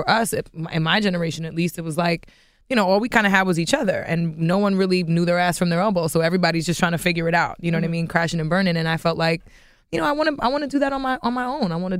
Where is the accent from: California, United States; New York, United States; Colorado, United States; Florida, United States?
New York, United States; think because I'm from New York, the assumption is just automatically like, oh, she's got to do R&B.